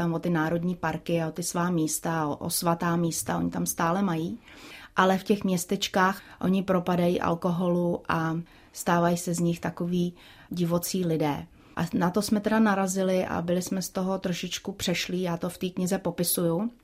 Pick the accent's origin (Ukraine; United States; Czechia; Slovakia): United States; ten nás vždycky všude prozradí, že jsme z Ameriky